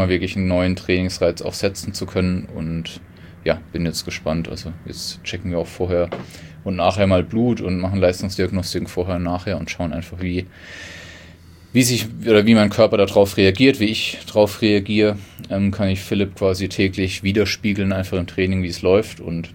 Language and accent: German; Weinheim, Baden-Württemberg, Germany; born there; ich bin gebürtig aus Weinheim und bin da bei der TSG Weinheim einfach geschwommen